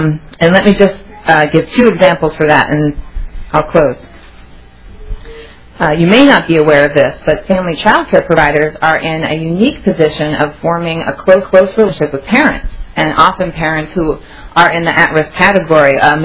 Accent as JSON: {"language": "English", "town": "St. Cloud", "region": "Minnesota", "country": "United States", "said": "I'm from St. Cloud, Minnesota, originally."}